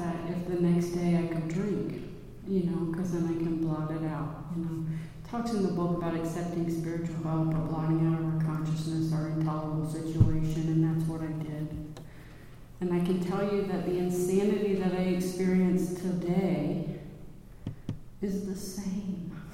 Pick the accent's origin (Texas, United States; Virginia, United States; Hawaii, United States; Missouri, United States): Virginia, United States; Oh, yeah, I live here. You know, I'm from Virginia.